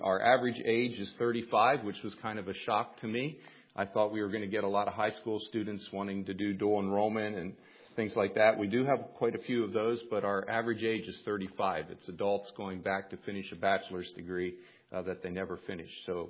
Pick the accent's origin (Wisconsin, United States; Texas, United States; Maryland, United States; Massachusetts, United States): Maryland, United States; what we did with Youth for Christ in where I grew up in Maryland was we would bring in big name speakers